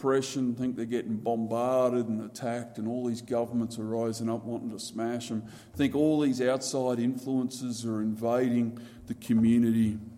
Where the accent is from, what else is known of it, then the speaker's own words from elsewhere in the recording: Mount Walker, Queensland, Australia; I grew up in Mount Walker, which is sort of like just 50 k's that way-ish. Small little country farming community.